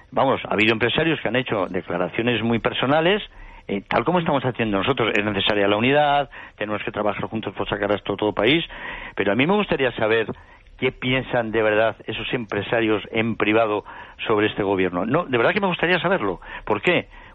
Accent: Spain; Somos muchos los españoles que efectivamente nos sentimos tremendamente orgullosos de estos últimos 40 años

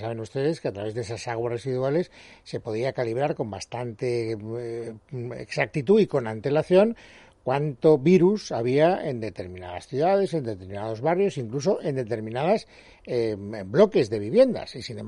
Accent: Castellón, Valencian Community, Spain; estoy especialmente orgulloso de poder presumir de la sabiduría de la gente de mi tierra. En la Universidad Jaume I de Castellón

